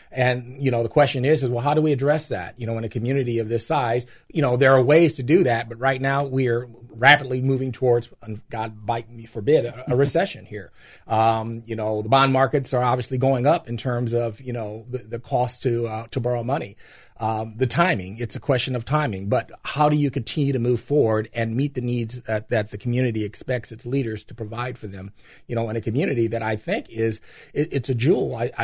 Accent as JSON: {"language": "English", "town": "St. Louis", "region": "Missouri", "country": "United States", "tie": "born or raised there", "said": "As I mentioned, I grew up in St. Louis, Missouri. I was an orphan. And I was raised by Catholic nuns and so on."}